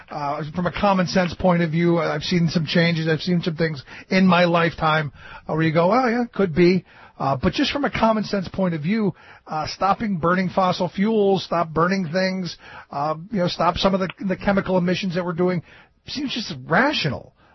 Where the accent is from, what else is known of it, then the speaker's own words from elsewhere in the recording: Cleveland, Ohio, United States; You know, one of the meteorologists in my hometown of Cleveland